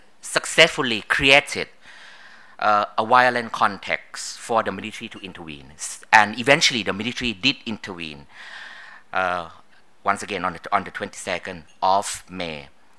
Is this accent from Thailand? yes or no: yes; Thailand; I know it sounds really bad to be excited about having a military coup in my home country. But as an academic, I thought that, this would be another excellent opportunity to look into the political development in Thailand.